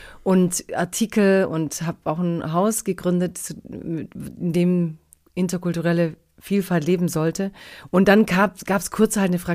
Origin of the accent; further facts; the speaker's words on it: Castrop-Rauxel, North Rhine-Westphalia, Germany; ich komme aus Castrop-Rauxel und Punkt.